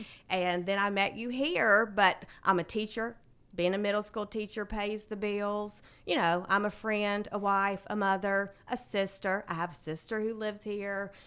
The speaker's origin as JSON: {"language": "English", "town": "Carrollton", "region": "Georgia", "country": "United States", "tie": "born or raised there", "said": "Okay, well … I was born and raised in Carrollton, Georgia. And for those who want more specifics, I was born at Tanner Medical Center. I graduated from Carrollton High School."}